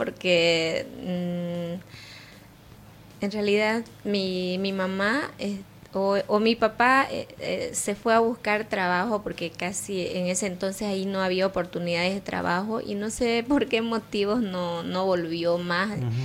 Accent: Cotagaita, Potosí, Bolivia; born there; now in Santa Cruz, Bolivia; Yo soy nacida en Potosí, en la provincia Norchichas de Potosí, en la capital de la provincia Norchichas, que se llama Cotagaita, es en el sur de Potosí.

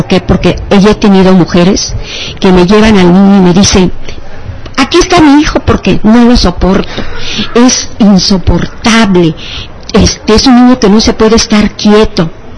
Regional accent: Oaxaca, Mexico; Soy oaxaqueña, tengo sangre oaxaqueña y es un orgullo para mí pertenecer a esa raza de Benito Juárez.

